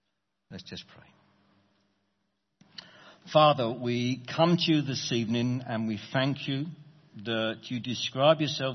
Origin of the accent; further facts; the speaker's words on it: Brixton, London, United Kingdom; I grew up in South London. I went to a comp in South London, 2,200 boys.